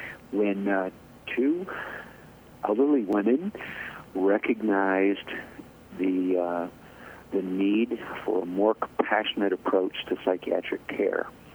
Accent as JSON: {"language": "English", "town": "Pella", "region": "Iowa", "country": "United States", "tie": "born or raised there", "said": "I grew up in Pella."}